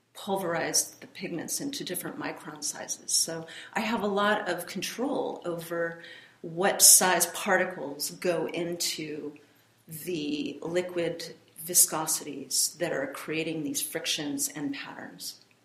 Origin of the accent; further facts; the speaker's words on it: Ventura, California, United States; I share time between Venice Beach and Ventura, California. Originally, I'm actually from Ventura. Moved to LA and Venice to go to UCLA.